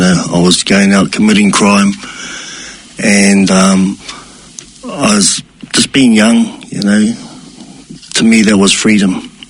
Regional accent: Auckland, New Zealand; I was brought up in South Auckland, so I had a lot of good friends that were of Samoan and Tongan descent, and they were my neighbours

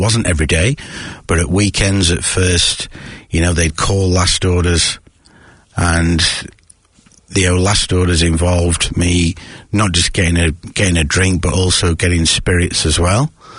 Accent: the north of England, United Kingdom; I grew up, you can probably tell by my accent, growing up in the north of England

